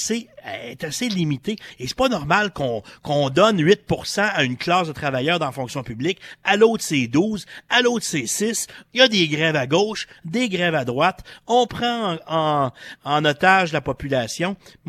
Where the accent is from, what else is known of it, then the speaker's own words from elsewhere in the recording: Quebec, Canada; Moi, je viens de la Côte-Nord où on avait l'usine d'aluminium Alcoa.